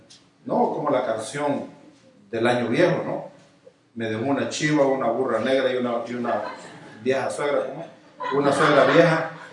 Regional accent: El Salvador; allá en mi país, si usted lleva el carro allá con un motor así, le dice, aquí se lo revirtió. Aquí no se lo revirtió. ¿Cómo lo revirtiamos? Porque ya estamos hablando los dos, Spanglish, estamos hablando allá en El Salvador.

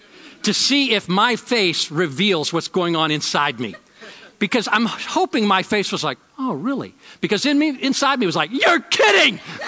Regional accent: Georgia, United States; Now, I grew up in the Georgia educational system

